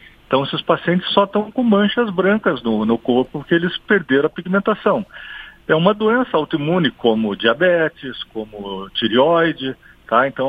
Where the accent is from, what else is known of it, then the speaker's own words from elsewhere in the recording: Paraná, Brazil; Eu sou aqui do Paraná, só tem em Curitiba, Londrina e acabou